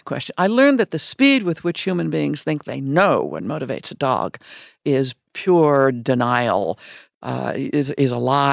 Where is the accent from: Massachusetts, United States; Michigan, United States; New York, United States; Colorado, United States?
Colorado, United States; I grew up in Colorado, right? I am acutely aware I grew up as a young white girl on conquest territory